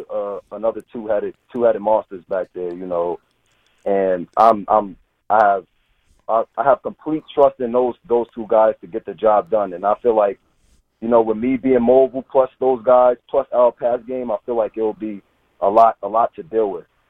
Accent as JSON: {"language": "English", "town": "Yonkers", "region": "New York", "country": "United States", "said": "It's actually in White Plains. I'm from Yonkers, but I went to school. That school is in White Plains."}